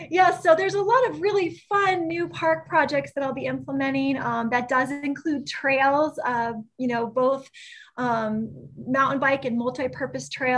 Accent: Vermont, United States; also born or lived in New Hampshire / Colorado; I'm originally actually from Vermont. I was raised in Vermont, New Hampshire, and spent some time going to college in Colorado and spent about 20 years in Colorado

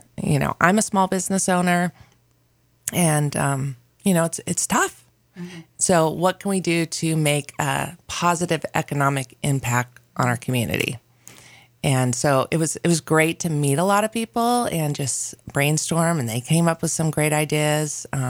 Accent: Oregon, United States; also born or lived in Southern California; But I was raised in Oregon, so, you know.

